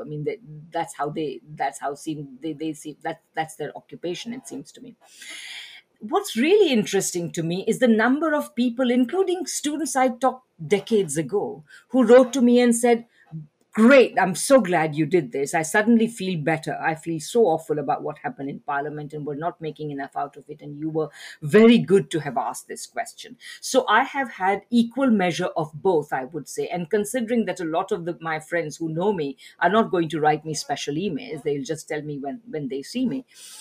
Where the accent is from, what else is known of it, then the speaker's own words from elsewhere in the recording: Canada; I feel that this is my duty as a Canadian, because I care about Canada